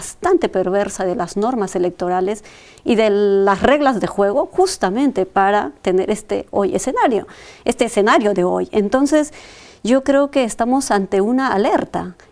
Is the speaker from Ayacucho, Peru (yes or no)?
yes; Cayara, Ayacucho, Peru; Mi pueblo ha sido afectado por ambos grupo, por el grupo subversivo y también por las fuerzas del orden. ¿Cómo nos pueden decir a los callarinos que eso no existió?